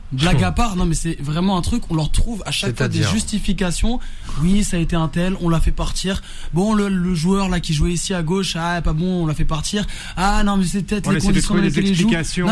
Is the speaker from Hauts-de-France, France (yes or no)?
no; Paris, Île-de-France, France; je dis pas ça parce que je suis parisien, en tant que parisien